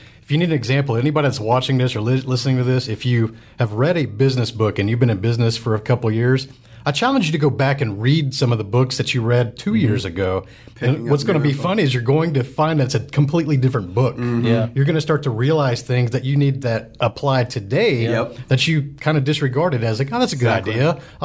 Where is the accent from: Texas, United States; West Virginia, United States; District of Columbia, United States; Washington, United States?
Texas, United States; Houston; That's my hometown.